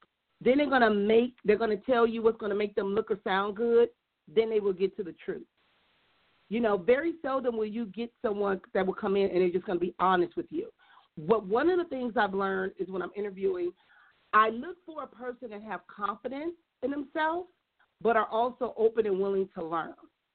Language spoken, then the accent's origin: English; Compton, California, United States; I grew up in Compton.